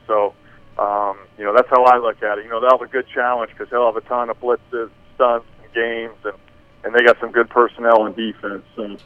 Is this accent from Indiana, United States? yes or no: yes; Fishers, Indiana, United States; You know, my parents, Dave and Jane, we grew up in St. Louis de Montfort Parish in Fishers, and, you know, that's what I grew up with.